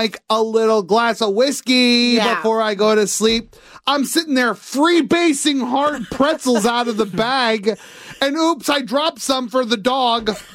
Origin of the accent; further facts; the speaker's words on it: United States; Because I'm American and this is America.